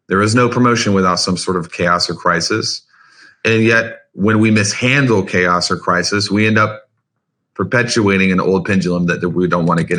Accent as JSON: {"language": "English", "region": "Louisiana", "country": "United States", "said": "And my wife is from Alabama. I'm from Louisiana."}